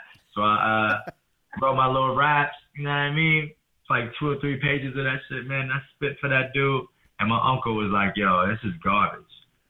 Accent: Fairfield, California, United States; So, like, I was born in Fairfield, California.

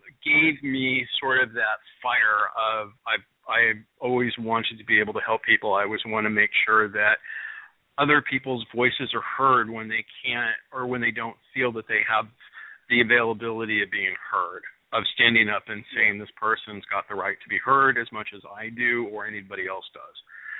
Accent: Washington, United States; I was raised by, as I always say, I was raised by hippies in Central Washington.

